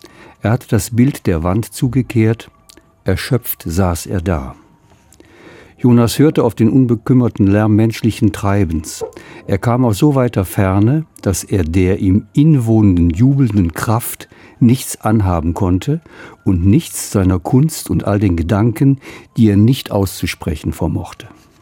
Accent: Oberhausen, North Rhine-Westphalia, Germany; unsere Mitgliedschaft in der katholischen Jugend in meiner Heimatstadt Oberhausen

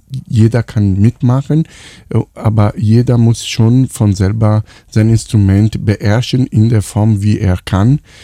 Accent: Apulia, Italy; German is a second language; also born or lived in Atina; Ich komme aus Apulien ursprünglich, meine Familie ist aus Apulien, ich bin in einer anderen Region geboren, in Lazio, in der Nähe von Frosinone. Athena ist die Stadt, wo ich geboren bin und bin dann sofort nach Apulien gebracht mit der ganzen Familie

